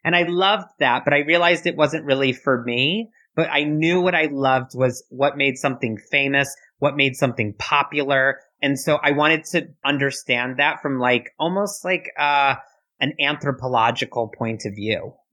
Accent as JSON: {"language": "English", "town": "Bloomington", "region": "Indiana", "country": "United States", "tie": "born or raised there", "said": "I grew up in Bloomington, Indiana. I was born in a university town, very, very small, literally on like the edge of a cornfield, basically."}